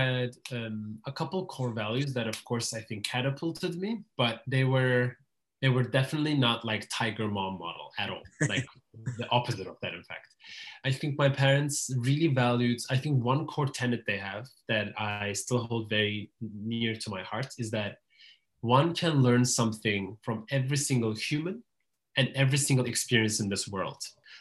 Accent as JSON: {"language": "English", "region": "Istanbul", "country": "Turkey", "said": "when people ask me, I gladly say I'm from Istanbul, I'm Turkish. And then sometimes as a nuance, I'll add that I'm from the Jewish minority or from the Jewish community"}